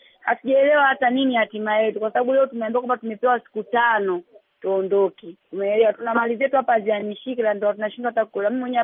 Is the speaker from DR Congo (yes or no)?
no; Tanzania; Mimi sinaishi Mozambiki, nafanya biashara Mozambiki, mimi ni Mtanzania.